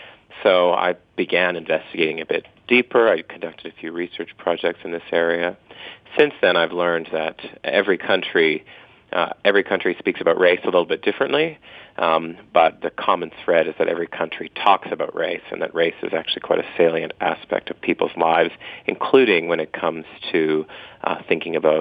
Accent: Canada; now in Australia; Well, maybe 7 years ago now, I moved from Canada, where I grew up, to Australia, where I live now.

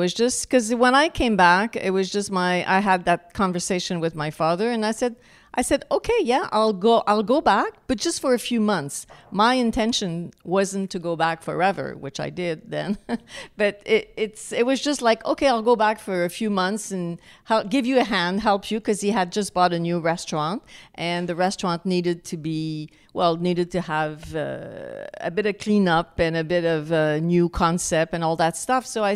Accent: Quebec City, Quebec, Canada; born there; I was born in Quebec City, and my family was in the hospitality business, but more the restaurant side of it. So they had restaurants in Quebec City. So I actually grew up in that.

